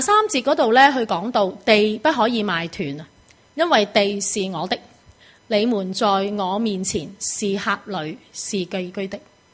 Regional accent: Huiyang, Guangdong, China; 我家乡在广东惠阳的一条农村

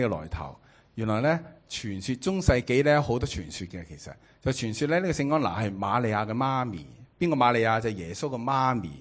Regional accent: China; 我哋中国人都有啦

